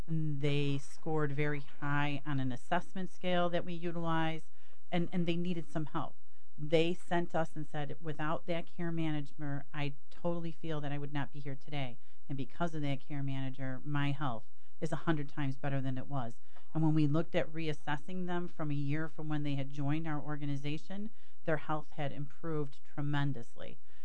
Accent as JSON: {"language": "English", "town": "Buffalo", "region": "New York", "country": "United States", "tie": "born or raised there", "moved": "as an adult", "said": "I relocated back to Buffalo in 2007. I was born and raised in Buffalo. I left for a while. I came back."}